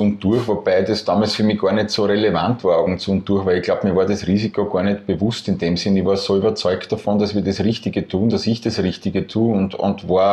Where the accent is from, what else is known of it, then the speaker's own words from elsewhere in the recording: Burgenland, Austria; als Burgenländer im Burgenland Festivalgelände zu suchen.